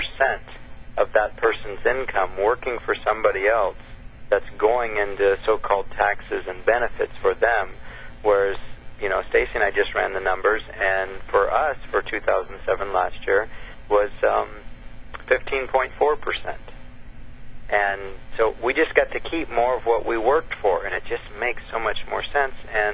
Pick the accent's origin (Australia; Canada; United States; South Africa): Canada; I think it's interesting to note that as a Canadian